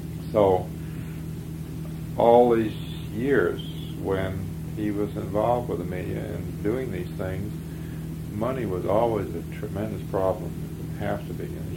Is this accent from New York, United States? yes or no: yes; New York, United States; born there; I was born in New York State. My brother was born in Bend, Oregon.